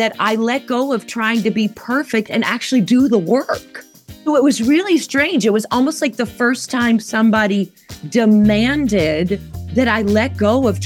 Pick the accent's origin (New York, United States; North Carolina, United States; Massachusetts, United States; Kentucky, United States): Kentucky, United States; Louisville; born there; I was born in Louisville, Kentucky.